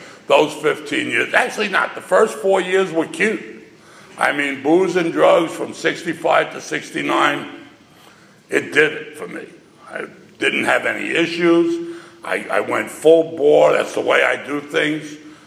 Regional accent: New York City, New York, United States; In case you have a hearing problem, I'm from New York City.

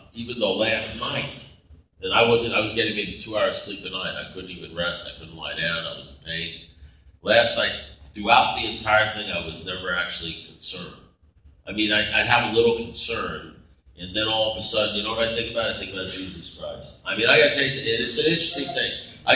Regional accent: Detroit, Michigan, United States; I said, I came from Detroit, you know.

